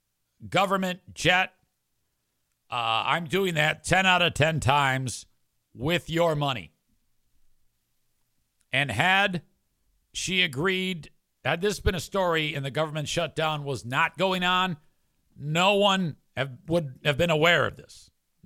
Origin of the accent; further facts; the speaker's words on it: Australia; Yes, I am from Australia.